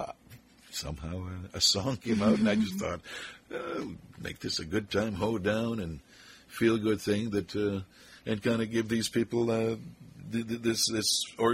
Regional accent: Calgary, Alberta, Canada; We're just hackers from Bonas, Forest Lawn, and Calgary.

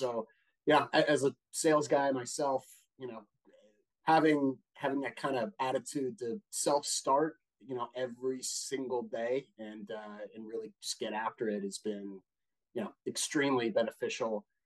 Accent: Pittsburgh, Pennsylvania, United States; We're originally from Pittsburgh. That's where we grew up, and we identify with that city very much.

